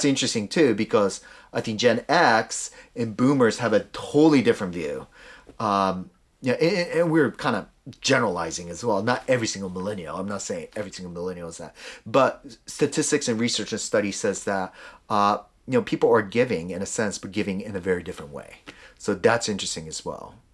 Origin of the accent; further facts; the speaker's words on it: Japan; growing up in Japan, the plate didn't go around.